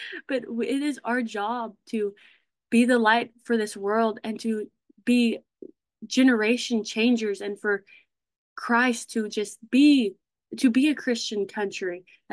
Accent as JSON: {"language": "English", "country": "United States", "said": "And obviously, I love America. I'm an American girl through and through."}